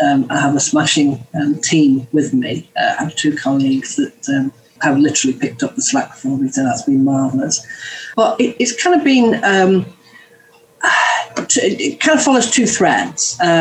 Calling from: Priest, West Midlands, United Kingdom; I'm calling you from Shropshire. A little place called Priest, just outside Whitchurch.

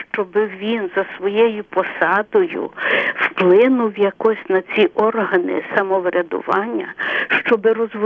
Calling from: Ternopil, Ternopil Oblast, Ukraine; Я з Тернополя.

